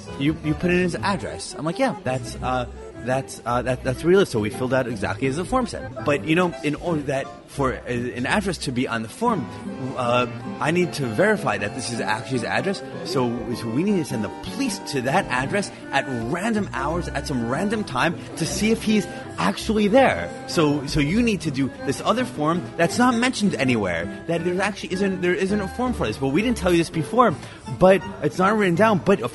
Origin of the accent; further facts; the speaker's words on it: New York, United States; now in Buenos Aires, Argentina; from New York.